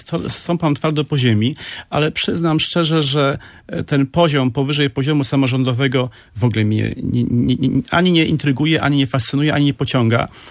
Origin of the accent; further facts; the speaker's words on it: Gdynia, Pomeranian Voivodeship, Poland; born there; Tak, urodziłem się w Gdyni